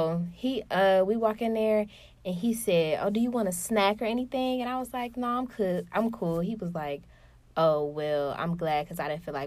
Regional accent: Detroit, Michigan, United States; I'm from Detroit, y'all.

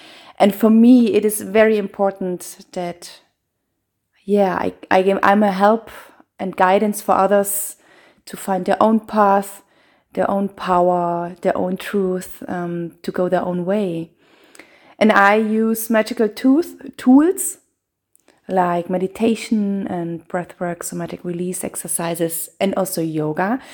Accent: Germany; I'm from Germany. I have Indian roots

